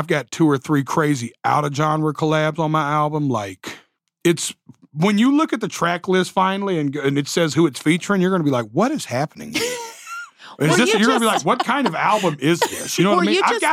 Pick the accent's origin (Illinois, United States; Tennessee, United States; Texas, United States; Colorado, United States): Tennessee, United States; I'm from Tennessee. God, I hope I sneak in there one day. I hope she don't give nobody else a look. I hope I catch one just by default of being a native.